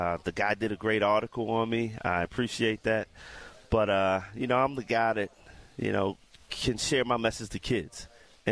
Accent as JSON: {"language": "English", "town": "Baltimore", "region": "Maryland", "country": "United States", "tie": "born or raised there", "said": "So Maryland was my number one school. I grew up in Baltimore."}